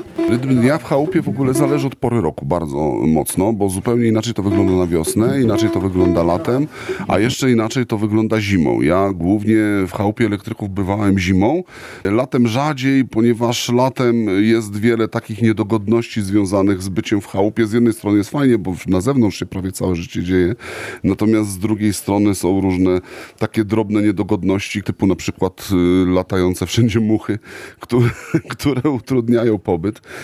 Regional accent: Warsaw, Masovian Voivodeship, Poland; jestem z Warszawy.

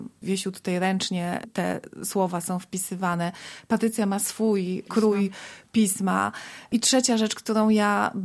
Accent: Jasło, Subcarpathian Voivodeship, Poland; ja jako rodowita jaślanka, a ponieważ Ryszard Kaja nie zrobił plakatu dla mojego miasta Jasła

